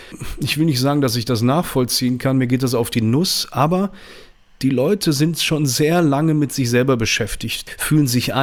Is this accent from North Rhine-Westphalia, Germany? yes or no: yes; Düsseldorf, North Rhine-Westphalia, Germany; ich komme aus Düsseldorf, bin 41 Jahre alt